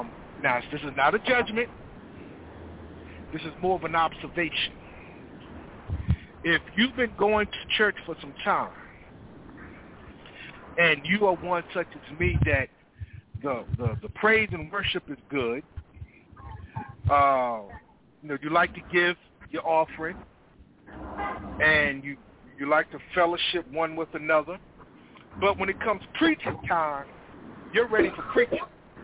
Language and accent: English; New Jersey, United States; Yes, I am from New Jersey. I had to make an emergency visit down here to Virginia.